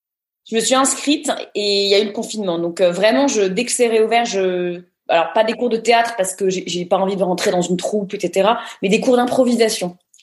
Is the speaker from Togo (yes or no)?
no; Neuilly-sur-Seine, Île-de-France, France; Alors, je suis née à Paris. J'ai grandi à Neuilly-sur-Seine avec une sœur jumelle et un petit frère